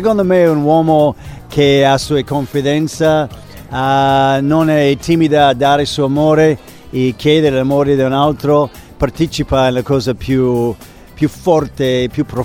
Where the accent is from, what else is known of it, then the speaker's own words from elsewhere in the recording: United States; Italian is a second language; ho imparato italiano di solito nella strada di Roma, so io sono un po' abituato alla romanesca in mio dialetto italiano, però dopo tutto sono americano.